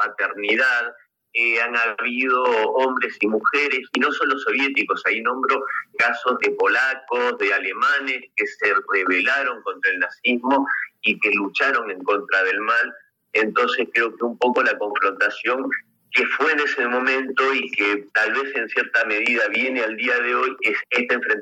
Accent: Argentina; que sé que en mi país, en la Argentina, son muchos

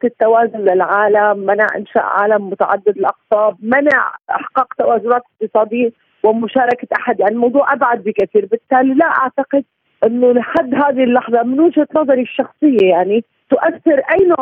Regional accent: Syria; ونحن سوريين،

